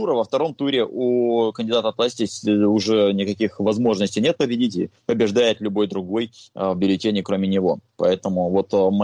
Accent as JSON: {"language": "Russian", "town": "Khabarovsk", "region": "Khabarovsk Krai", "country": "Russia", "said": "как любой хабаровчанин и патриот своего города"}